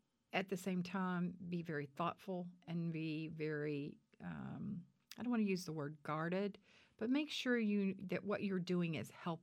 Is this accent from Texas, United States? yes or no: yes; Marlin, Texas, United States; also born or lived in Brownwood; I'm actually from Marlin. I was born in Brownwood, raised in Marlin.